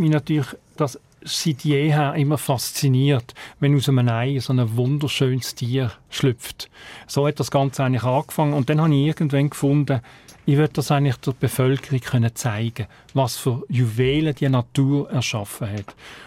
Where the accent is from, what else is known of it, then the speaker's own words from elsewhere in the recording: Aargau, Switzerland; Also, ich komme aus dem Fricktal, wenn ich im Moment schaue, was dort alles verbaut wird